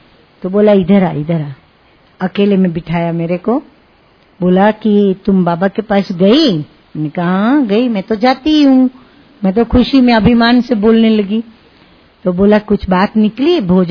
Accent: Gujarat, India; हम गुजराती है ना, तो हम गुजराती लोग ऐसे ऐसा दड़े की तरह फूलती है रोटी हमारी

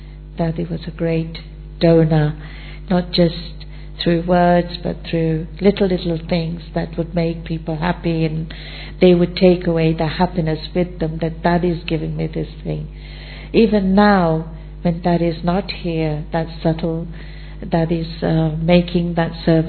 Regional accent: London, United Kingdom; And I was one of them. I was from West London.

